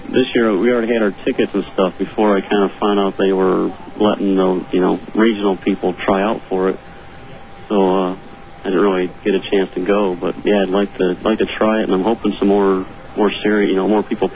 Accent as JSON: {"language": "English", "town": "Rockford", "region": "Illinois", "country": "United States", "said": "From Rockford, Illinois."}